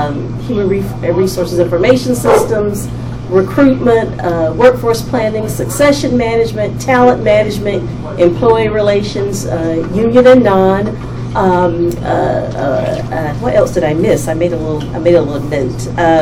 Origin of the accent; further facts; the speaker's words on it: North Carolina, United States; accent: southern; also born or lived in Texas / Georgia / Philadelphia / Germany; now in Delaware, United States; I'm originally from North Carolina, hence the southern accent, by way of Texas, Georgia, Philadelphia, and Germany. And now, obviously, I'm in Delaware and have been in Delaware for about 15 years.